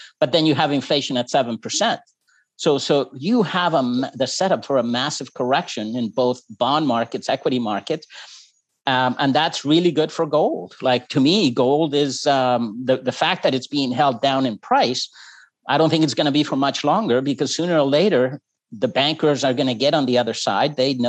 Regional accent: Chile; now in Canada; I am from Chile, married a Canadian gal from Newfoundland.

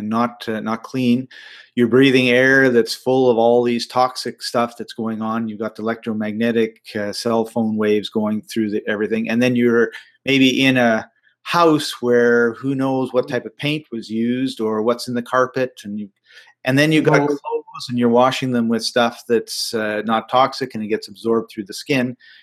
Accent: Winnipeg, Manitoba, Canada; I remember I grew up in Winnipeg, Central Canada, around late September, October, I could feel the frozen Arctic air just over the northern horizon

